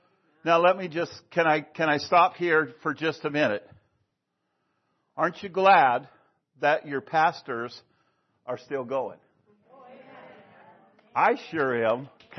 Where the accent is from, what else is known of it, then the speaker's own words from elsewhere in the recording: Idaho, United States; I'm from Idaho, and we go to youth camps